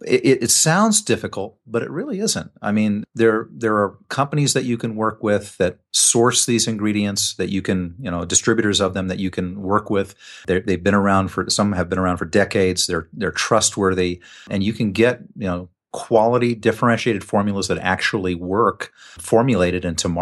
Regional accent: United States; I'm an American, obviously

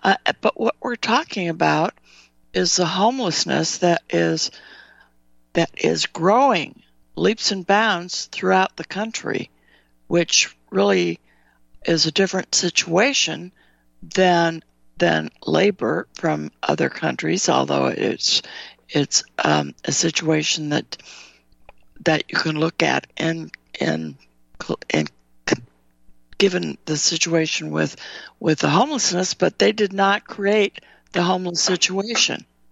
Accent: California, United States; And I remember growing up in California

